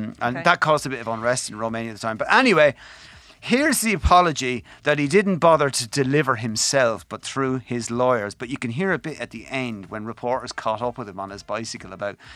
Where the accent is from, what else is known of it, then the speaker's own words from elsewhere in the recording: Kilkenny, Leinster, Ireland; I am from Kilkenny.